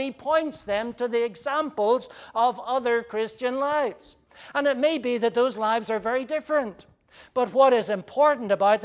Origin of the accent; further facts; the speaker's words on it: Ireland; now in United States; When I was growing up in Ireland, we didn't do show and tell. That was an American thing. It never found its way across the Atlantic.